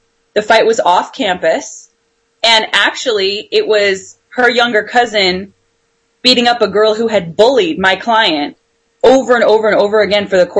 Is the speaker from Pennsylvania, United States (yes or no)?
no; California, United States; moved away as an adult; now in Illinois, United States; I live in the great state of Illinois currently with my partner, who is a woman. And then I am actually from California, where I lived until I went to law school here in Chicago. So I spent almost all my life in California